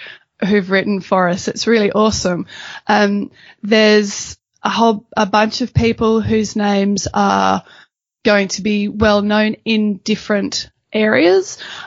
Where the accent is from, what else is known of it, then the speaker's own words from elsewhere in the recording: Australia; I mean, I'm an Australian, you know, we watch what's going on in American politics